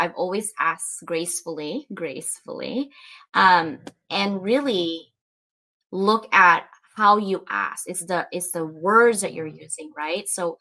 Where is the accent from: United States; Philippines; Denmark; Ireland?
Philippines; I grew up in the Philippines. Literally, our toys were rock.